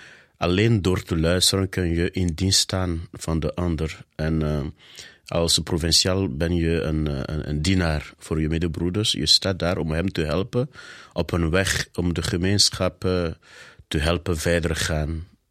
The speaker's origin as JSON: {"language": "Dutch", "country": "Benin", "tie": "born or raised there", "second_language": "Dutch", "moved": "as an adult", "lives_now": "Belgium", "said": "Ik ben afkomstig van Benin. Benin, voor degenen die het niet kennen, dat ligt in West-Afrika tussen Nigeria en Togo. Een Franstalige gebied. Daar ben ik geboren en opgegroeid."}